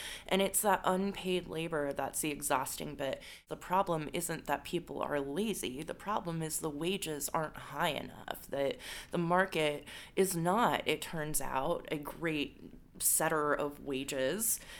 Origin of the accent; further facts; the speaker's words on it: Utah, United States; I'm from Utah originally, so I'm a mountain girl. So I was a night cook in a tiny town in Utah